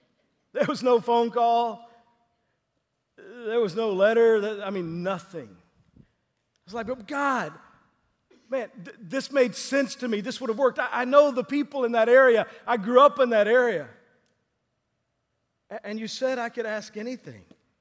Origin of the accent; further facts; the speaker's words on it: Texas, United States; a church that my parents actually went to in the town I grew up in Southeast Texas